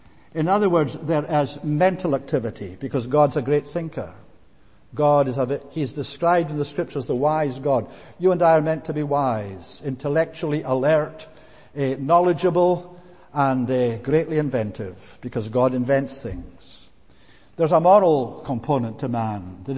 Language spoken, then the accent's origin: English; Scotland, United Kingdom; where I was brought up in Coole